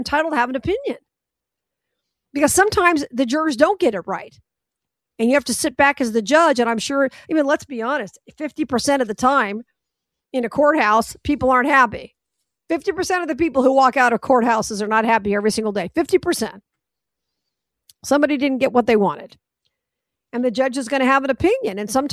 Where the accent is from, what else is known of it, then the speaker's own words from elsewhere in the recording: Las Vegas, Nevada, United States; now that you're in Vegas, my hometown. I'm glad to have you in Vegas.